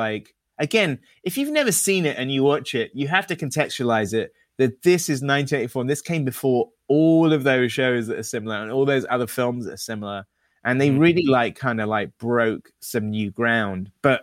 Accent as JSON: {"language": "English", "country": "United Kingdom", "said": "Also, I have to say, as a Brit"}